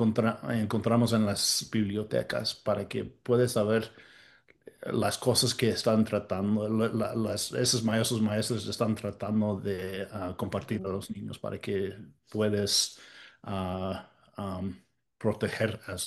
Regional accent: United States; soy de aquí, de Estados Unidos, pero mi mamá es de Acámbaro, Guanajuato, en el centro de México.

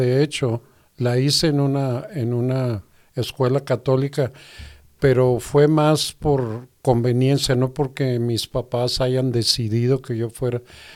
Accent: Guadalajara, Jalisco, Mexico; also born or lived in Mexico City; soy de la ciudad de Guadalajara. De hecho, me gustaría aclarar rápidamente. Yo nací en el Distrito Federal, pero en aquel tiempo no registraban a los niños inmediatamente, y yo era muy joven, de meses, y fuimos a vivir a Guadalajara, y yo estoy registrado en Guadalajara.

